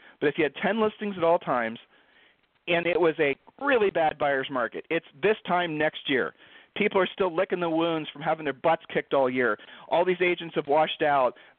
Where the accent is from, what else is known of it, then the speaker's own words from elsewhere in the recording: Ohio, United States; you know, like where Julie and I are from, we're from Ohio